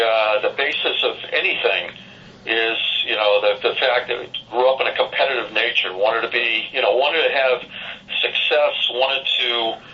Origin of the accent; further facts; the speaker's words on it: Boston, Massachusetts, United States; growing up in Boston